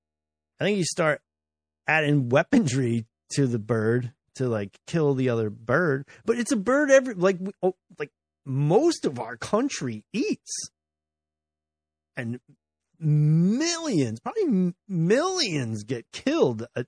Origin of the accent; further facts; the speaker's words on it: United States; I'm an American, goddammit. I pay taxes.